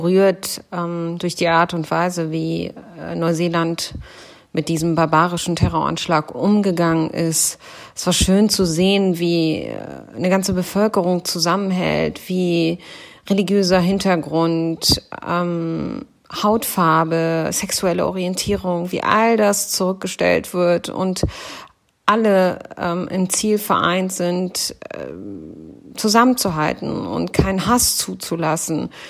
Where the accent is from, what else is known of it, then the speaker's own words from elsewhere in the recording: Germany; dass Leute, die so aussehen können wie ich, Deutsche sind.